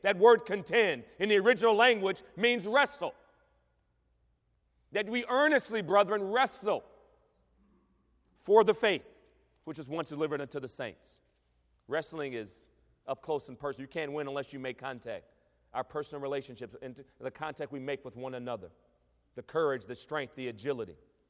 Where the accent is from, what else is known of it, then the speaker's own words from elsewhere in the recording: Ohio, United States; And see, I grew up in Ohio.